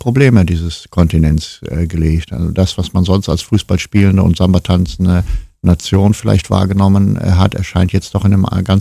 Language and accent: German; Siegburg, North Rhine-Westphalia, Germany; born there; Ich bin geboren in Siegburg